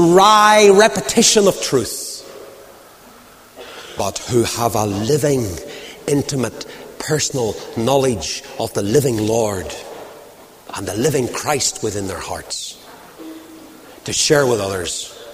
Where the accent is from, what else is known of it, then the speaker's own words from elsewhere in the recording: Northern Ireland, United Kingdom; I have to pass through the airports of the world, and I know what I get when I'm from Ulster.